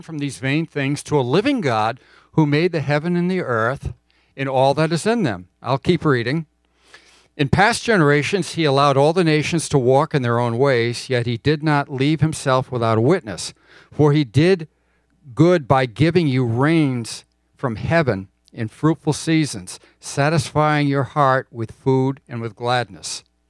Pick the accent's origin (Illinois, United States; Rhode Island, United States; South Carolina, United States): Rhode Island, United States; You know, I grew up in Rhode Island.